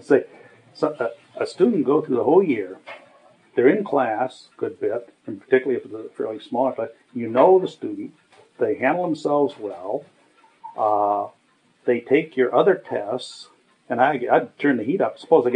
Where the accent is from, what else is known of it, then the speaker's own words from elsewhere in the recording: Ohio, United States; and of course I was from Ohio, you know, the Midwest, different background.